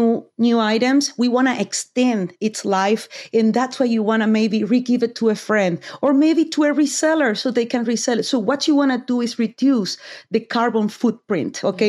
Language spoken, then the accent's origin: English; Argentina; it is me coming from, I'm from Argentina